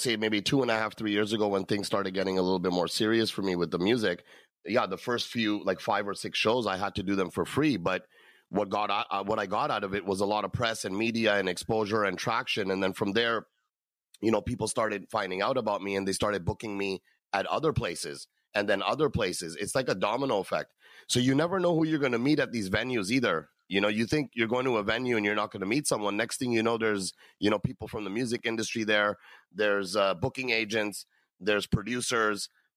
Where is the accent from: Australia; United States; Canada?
Canada; now in India; So I'm a Canadian citizen that's actually moving to India to give a, you know, a better situation for my family and my life.